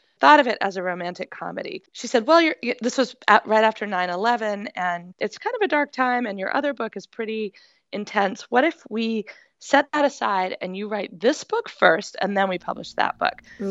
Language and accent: English; Maine, United States; And that painting was done near where I grew up in Maine, and it's been called one of the iconic American paintings.